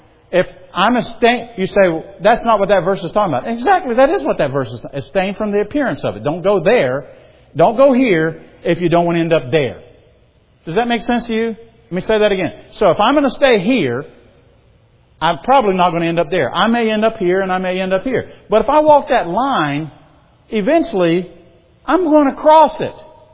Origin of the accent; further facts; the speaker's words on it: South Carolina, United States; I come from South Carolina, we had a lot of ditches, I lived out in the country, you know, dirt roads and stuff.